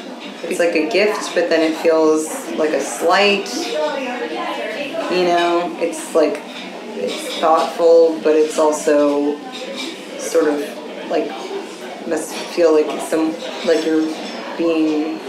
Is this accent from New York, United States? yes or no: yes; Manhattan, New York, United States; So we grew up in the city. I was born and raised in Manhattan. I was born in Lenox Hill Hospital.